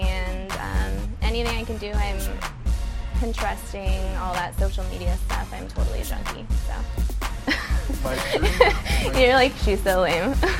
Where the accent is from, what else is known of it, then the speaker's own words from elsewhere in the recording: Tempe, Arizona, United States; I'm an Arizona native, born and raised in Tempe.